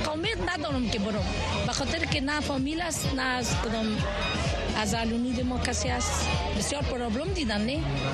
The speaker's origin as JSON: {"language": "Persian", "region": "Kabul", "country": "Afghanistan", "tie": "born or raised there", "moved": "as an adult", "lives_now": "United States", "said": "ما از کابل برآمدیم در اینجا آمدیم."}